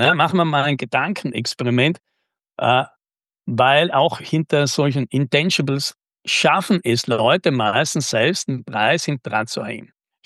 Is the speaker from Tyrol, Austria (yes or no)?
yes; Tyrol, Austria; ich komme ja jetzt auch aus den Tiroler Bergen